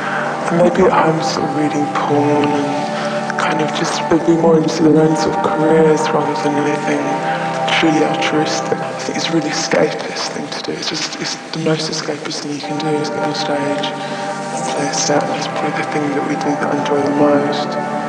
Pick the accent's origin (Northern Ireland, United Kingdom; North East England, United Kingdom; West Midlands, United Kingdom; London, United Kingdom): London, United Kingdom; Ilford; I grew up in Ilford, sort of East London suburbs, and there was nothing to do, nothing to sort of really aspire to.